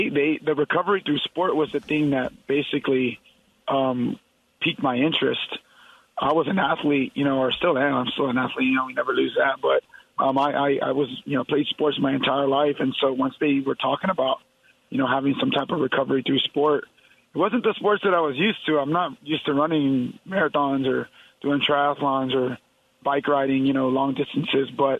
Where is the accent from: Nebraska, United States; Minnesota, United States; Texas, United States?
Texas, United States; Uvalde; also born or lived in San Antonio; Well, it's actually in Uvalde. That's my hometown. I lived in San Antonio for about 10 years after I got out of the military and just recently came back home.